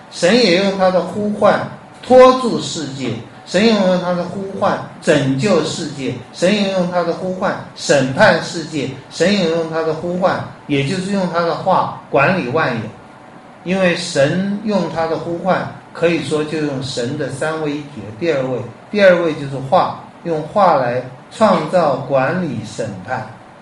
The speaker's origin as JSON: {"language": "Chinese", "country": "Taiwan", "said": "你看我们台湾人拜得再虔诚再相信妈祖"}